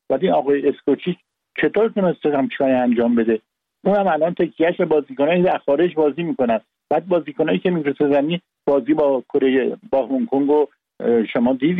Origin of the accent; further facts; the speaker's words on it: Iran; چون وطنم رو دوست دارم، دوست دارم ایران برنده بشه